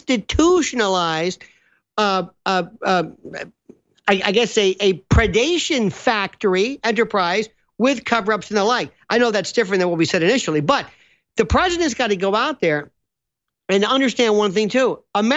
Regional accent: Tampa, Florida, United States; I'm a retired Catholic. And growing up in Tampa

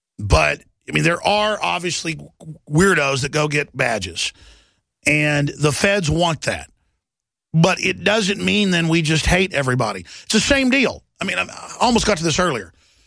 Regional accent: Dallas, Texas, United States; I tell you, I like the liberal culture and not getting in fights and being macho, because I grew up in Dallas, it used to be the murder capital of the U.S.

